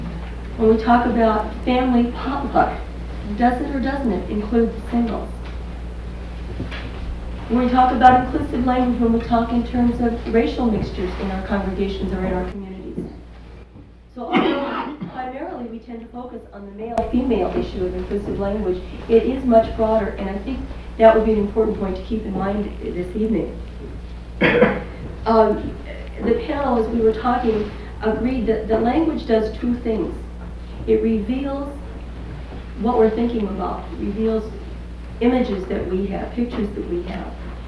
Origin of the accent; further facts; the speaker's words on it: Chico, California, United States; I'm from Chico, California